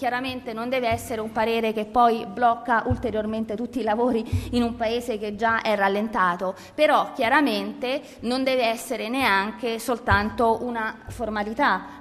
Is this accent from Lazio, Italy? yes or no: yes; Civitavecchia, Lazio, Italy; Io sono proprio di quelle parti, sono di Civitavecchia e ho 40 anni